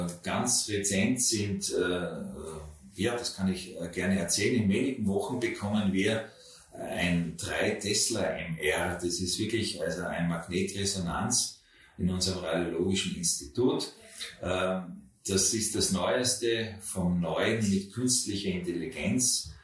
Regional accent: Graz, Styria, Austria; Ich bin Grazer, lebe dort in einem Drei-Generationen-Haus

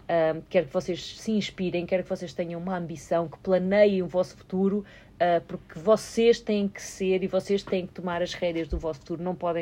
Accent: Portugal; nós, enquanto portugueses e os portugueses que estão fora, nós trabalhamos arduamente

